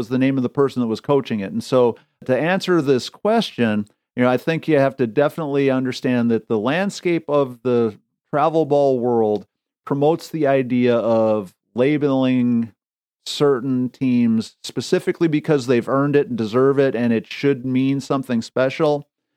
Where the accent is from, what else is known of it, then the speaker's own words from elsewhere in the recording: Wisconsin, United States; You know, growing up in Wisconsin, Wisconsin's volleyball team has been really good.